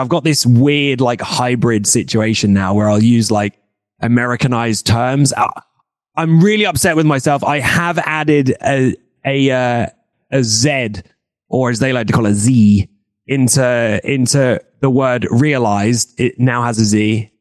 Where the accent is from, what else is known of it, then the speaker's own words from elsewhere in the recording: United Kingdom; especially as a British lad growing up, you know, you want to be a footballer 9 times out of 10.